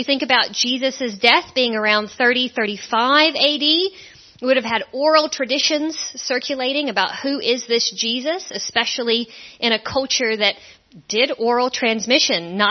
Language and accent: English; Georgia, United States; also born or lived in California / Scotland; notice from my accent, this is not my home, not originally. So originally I'm from Georgia in the United States. That's where Matt and I met and married. Then we moved to California. We lived there for about 9 years to do seminary together.